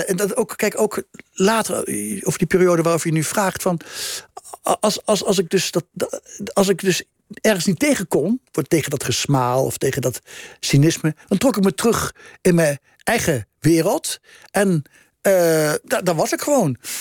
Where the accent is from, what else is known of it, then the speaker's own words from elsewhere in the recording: Gelderland, Netherlands; born there; moved away; Ja, die krant van mijn geboortestreek. Ja, ik ben al heel lang niet meer daar